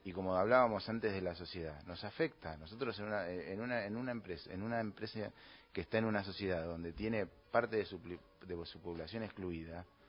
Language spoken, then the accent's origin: Spanish; Buenos Aires Province, Argentina; O sea, yo soy fabricante argentino, bonaerense de acero, ¿sí?